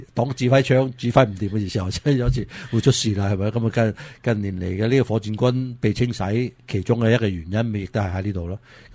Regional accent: Taiwan; Cantonese is a second language; 作為台灣人嚟講嘅話咧，其實咧好多時候都台灣人咧都覺得唔會打嘅嚇

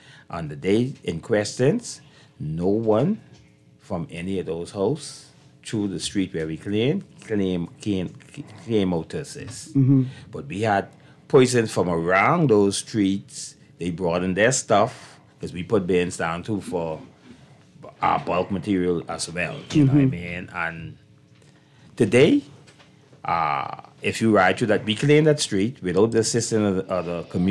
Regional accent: Bahamas; He went into Grand Bahama, and I grew up in Trippingham. You know, there's three Trippingham guys right here.

